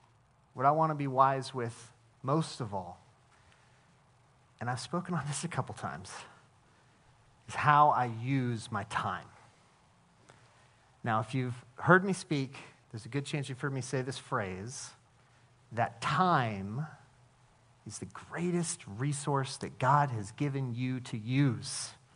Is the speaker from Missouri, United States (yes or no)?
no; Albany, Oregon, United States; growing up in Albany, about an hour from Albany, is this amazing place called Newport. It's on the coast.